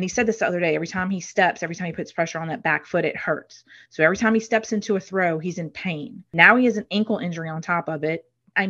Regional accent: New Orleans, Louisiana, United States; I mean, I'm from New Orleans, I'm Italian, what can I say?

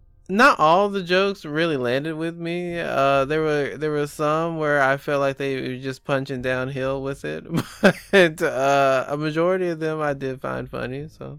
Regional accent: United States; I mean, like, as an American, I mean, I pretty much caught, all the social commentary.

